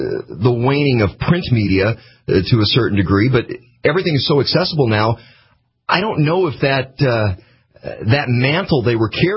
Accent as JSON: {"language": "English", "town": "Fargo", "region": "North Dakota", "country": "United States", "tie": "born or raised there", "said": "It's not my bias, not from growing up in Fargo, but it's something that's there"}